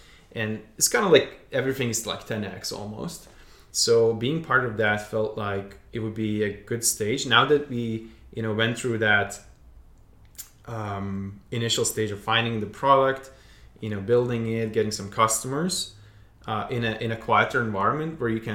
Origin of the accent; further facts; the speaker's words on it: Lithuania; moved away as an adult; now in Glasgow, United Kingdom; So basically, I'm originally from Lithuania, and I came here for studies in Glasgow in 2008.